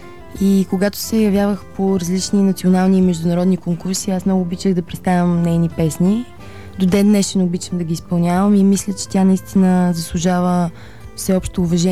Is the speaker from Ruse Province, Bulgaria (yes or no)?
no; Panagyurishte, Pazardzhik Province, Bulgaria; Да, съм родом от Панагюрище.